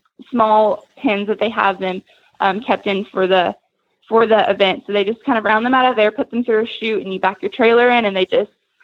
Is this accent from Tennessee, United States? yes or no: yes; Jamestown, Tennessee, United States; I'm from Jamestown, Tennessee.